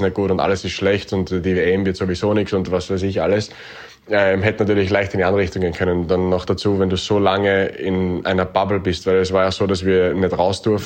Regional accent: Austria; ich bin Österreicher durch und durch. Das wird sich auch nie ändern.

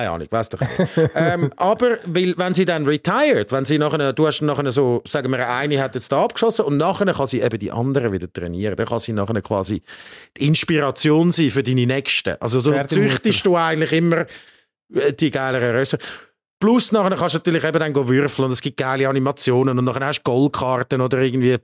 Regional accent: Switzerland; bei uns in der Schweiz

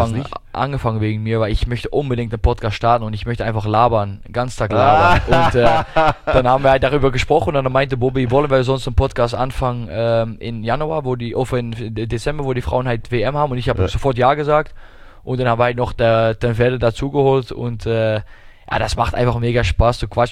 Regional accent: Rotterdam, South Holland, Netherlands; German is a second language; now in Germany; Ich komme aus Rotterdam.

